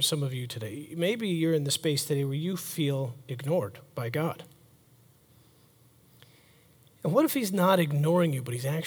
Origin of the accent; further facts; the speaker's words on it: Buffalo, New York, United States; I grew up in Buffalo, so snow was not a problem.